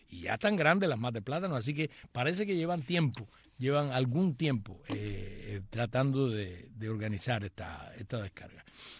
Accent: Cuba; now in Germany; Soy una cubana para el bien y no para el mal.

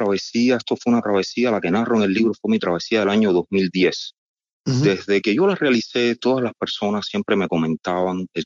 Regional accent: Morón, Ciego de Ávila, Cuba; born there; yo nací en Morón, en Ciego de Ávila, el centro de la isla. Uh-huh. En el año 1984, un 2 de julio

